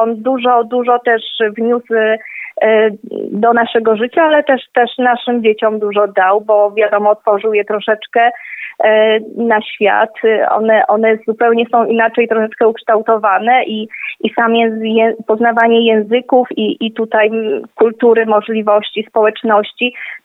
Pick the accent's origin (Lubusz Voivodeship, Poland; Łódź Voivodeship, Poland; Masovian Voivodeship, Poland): Lubusz Voivodeship, Poland; Zielona Góra; moved away as an adult; now in Ireland; Pochodzimy z Zielonej Góry, tam żeśmy mieszkali przed wyjazdem tutaj do Irlandii.